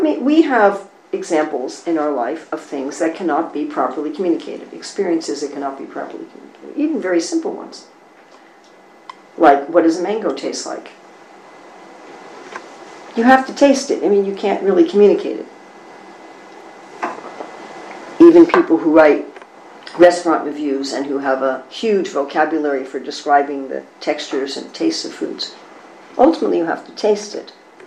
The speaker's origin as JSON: {"language": "English", "town": "New York City", "region": "New York", "country": "United States", "tie": "born or raised there", "said": "I grew up in New York City."}